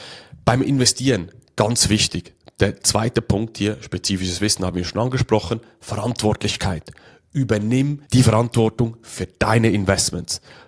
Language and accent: German; Switzerland; bei uns in der Schweiz gibt es auch die Berufslehre. Also man lernt das in der Praxis.